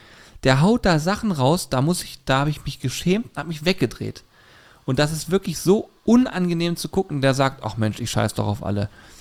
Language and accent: German; Hamburg, Germany; ich komme aus Hamburg